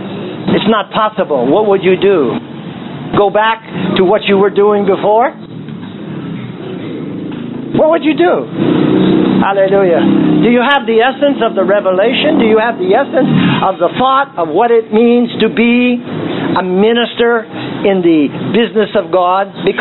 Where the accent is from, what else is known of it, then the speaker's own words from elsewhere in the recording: California, United States; I come from California, by the way